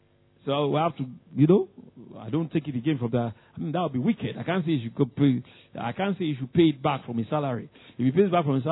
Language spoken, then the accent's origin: English; Nigeria; You know, you may not know this, but I grew up in Nigeria.